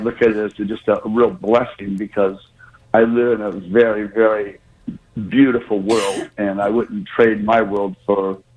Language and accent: English; San Diego, California, United States; I grew up in San Diego, California.